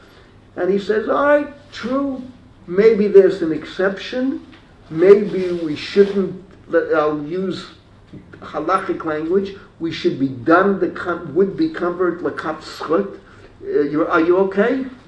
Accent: Bronx, New York, United States; this is the way I grew up in the Bronx. There probably were, you can check it out, maybe a million Jews in the Bronx at the time that I grew up.

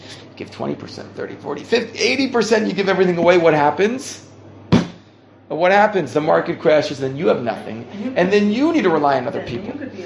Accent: United States; Growing up in America, I didn't see that.

